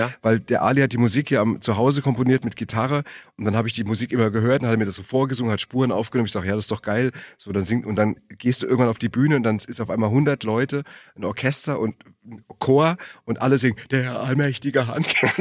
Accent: Frankfurt, Hesse, Germany

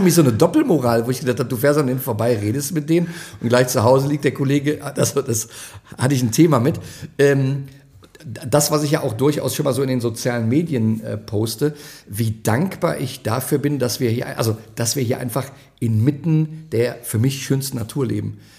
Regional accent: Erftstadt, North Rhine-Westphalia, Germany; Ich komme ja ursprünglich aus Erftstadt-Lechenich.

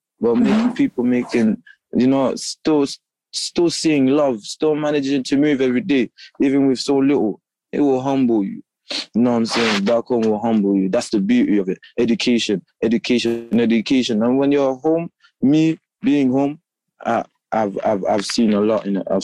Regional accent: Gambia; now in United Kingdom; Big difference. I realized I'm different in the UK.

